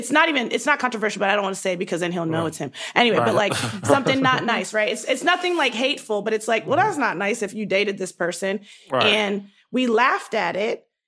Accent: Nigeria; I'm a Black woman who is proud to be Black. I'm a Nigerian woman who is proud to be Nigerian.

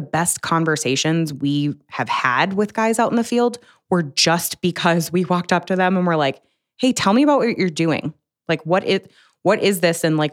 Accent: Buffalo, New York, United States; Yeah, I mean, I'm from Buffalo. That's that we were a steel town.

